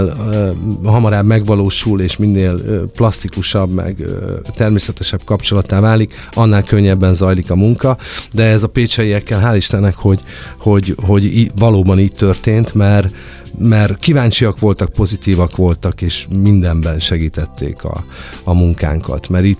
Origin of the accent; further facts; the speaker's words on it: Veszprém, Veszprém County, Hungary; én magam veszprémi vagyok